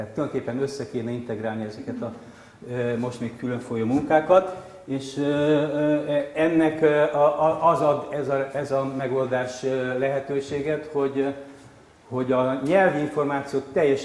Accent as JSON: {"language": "Hungarian", "town": "Dunaújváros", "region": "Fejér", "country": "Hungary", "tie": "born there", "said": "kiválasztom Fejér megyét, kiválasztom, na mit választok ki, ahol én születtem, és az bizony 56-ban még Sztálinváros volt."}